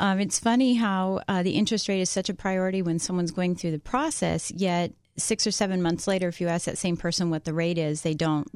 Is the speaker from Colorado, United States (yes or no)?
yes; Colorado, United States; now in Washington, D.C., United States; Originally from Colorado.